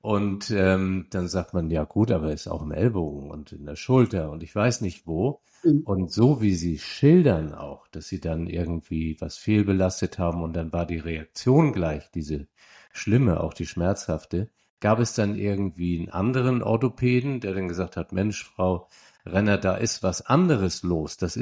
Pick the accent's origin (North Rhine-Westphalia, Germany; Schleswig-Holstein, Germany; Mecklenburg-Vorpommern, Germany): Schleswig-Holstein, Germany; Flensburg; Mein Vater war Hamburger. Da haben wir jetzt schon mal eine direkte Verbindung. Ich komme aus Flensburg, das noch weiter nördlich.